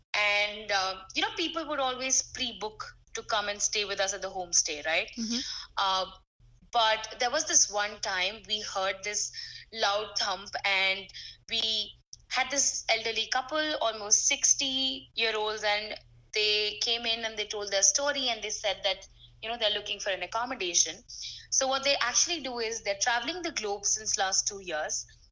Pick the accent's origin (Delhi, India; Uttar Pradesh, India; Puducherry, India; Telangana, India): Uttar Pradesh, India; Varanasi; it's in this beautiful place called Varanasi, which I proudly call my hometown